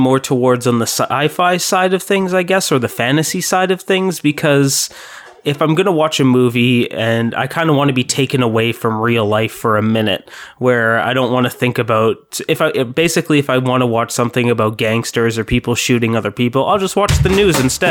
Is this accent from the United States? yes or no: no; Canada; Plus, I'm Canadian.